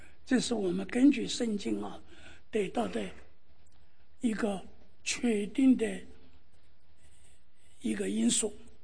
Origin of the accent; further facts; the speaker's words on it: Chengdu, Sichuan, China; 我回我的家乡成都